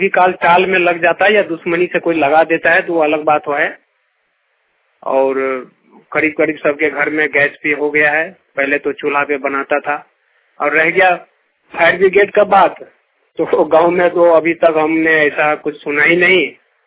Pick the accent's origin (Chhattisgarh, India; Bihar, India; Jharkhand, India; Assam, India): Bihar, India; Madhubani; हम बचपन में ही देखे हैं कि हमारे गांव में, हमारा गांव का नाम है गोटकुटोना पुरना टोल, जिला मधुबनी है